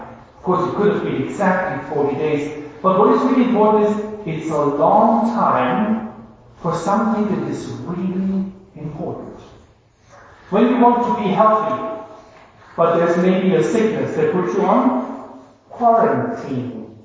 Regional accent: United States; English is a second language; also born or lived in Germany / Italy / France / Congo; As you can hear from my English, even though I am American, my dad was a military officer. My family background is actually from northern Spain, Basque Country. My mom is German. I lived in Germany. I finished my high school on the German college

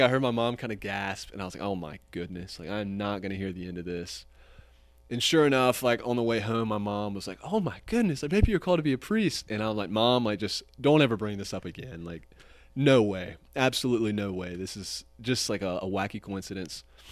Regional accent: Greenville, South Carolina, United States; I'm from Greenville, South Carolina, which is in the foothills of upstate South Carolina. It's in the northwest part of the state, up near Clemson University, right between North Carolina and Georgia. I was born there. I've grown up there.

